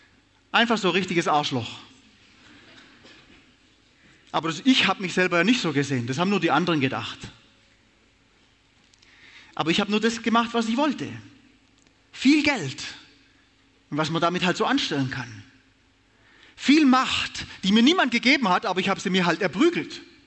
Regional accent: Baden-Württemberg, Germany; Ich bin ja aus Hohenlohe, die schaffen fast noch mehr wie die Schwaben.

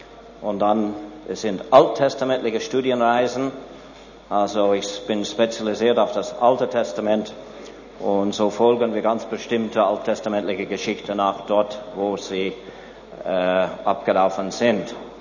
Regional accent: Canada; ich bin Kanadier. War in Kanada Lehrer für Biologie, für Geographie mit Schwergewicht Geologie und für Geschichte.

